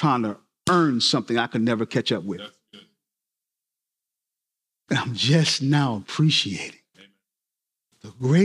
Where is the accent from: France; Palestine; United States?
United States; the South; I'm from the South. I'm going to go ahead and go here. We have been taught in the South this thing called religion.